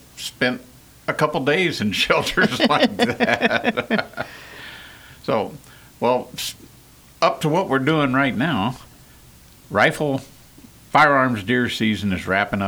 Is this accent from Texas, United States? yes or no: yes; Texas, United States; I grew up in South Texas where you had to shoot your deer, run out, immediately field dress it, and pack it full of ice.